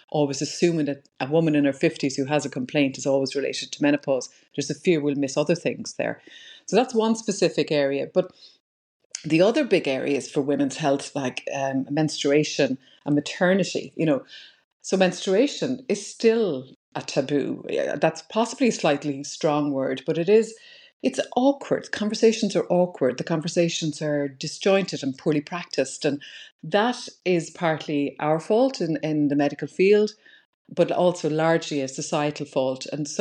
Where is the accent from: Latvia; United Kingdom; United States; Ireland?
Ireland; Wexford, Leinster; now in Ennis, Ireland; I'm from Wexford originally, trained in Galway in medical school and stayed west then after that. So I'm based in Ennis now.